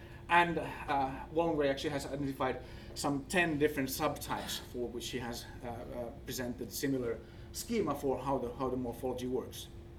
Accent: Finland; accent: Finnish; English is a second language; excuse my Finnish accent

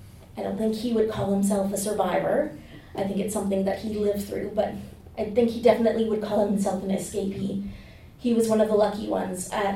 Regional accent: Skeetchestn, British Columbia, Canada; I come from Skejiston Indian Band, that is part of the Shuswap Nation in the interior BC. And I, my mother and father are … my father comes from Skejiston, where I was raised, and my mother from Germany.

